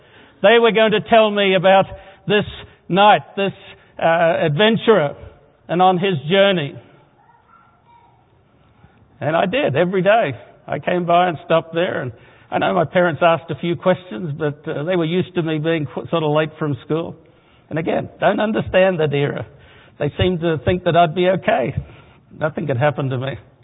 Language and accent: English; Sydney, New South Wales, Australia; born or raised there